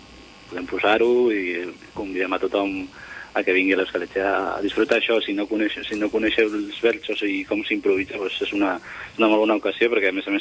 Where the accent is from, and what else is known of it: Basque Country, Spain; Catalan is a second language